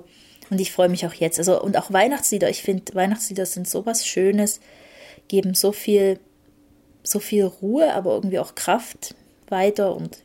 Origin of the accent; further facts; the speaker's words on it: Saxony, Germany; Und in Sachsen, also wo ich herkomme